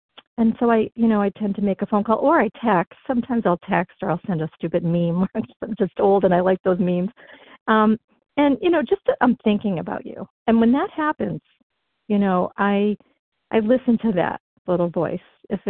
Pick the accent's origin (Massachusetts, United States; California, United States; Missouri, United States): Massachusetts, United States; Peabody; And I said, well, I grew up in Peabody.